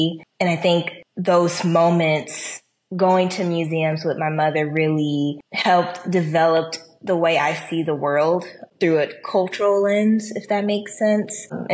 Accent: Chicago, Illinois, United States; You know, Chicago, being born and raised in the Midwest and then going to the Sonoran Desert, totally different in how you design

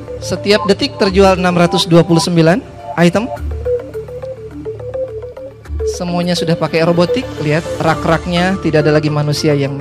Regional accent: Sukabumi, West Java, Indonesia; born there; now in Bekasi, Indonesia; Saya lahir di Sukabumi. Saya mengenyam pendidikan di Teknik Elektro UI, tinggal di Bekasi

